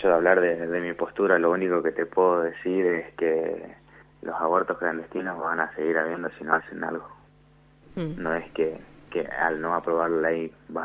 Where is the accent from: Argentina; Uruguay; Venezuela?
Argentina; Coronel Du Graty, Chaco; nosotros somos de Coronel Dugrati, esto pasó en Charata.